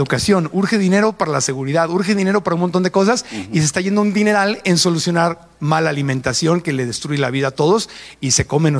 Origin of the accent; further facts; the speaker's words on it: Mexico; una de las grandes oportunidades que tenemos como mexicanos es ir aprendiendo estas cosas